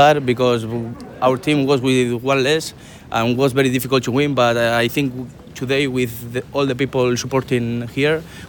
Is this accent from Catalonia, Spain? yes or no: no; Bilbao, Basque Country, Spain; English is a second language; I'm from Bilbao.